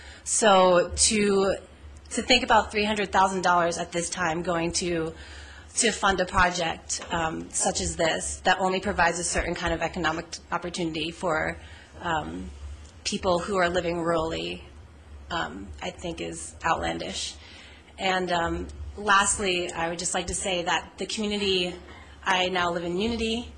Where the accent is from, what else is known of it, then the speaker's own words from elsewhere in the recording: Maine, United States; So I'm from Southern Maine, and for a very long time, most of my adult life, the only thing that has made sense to me is farming.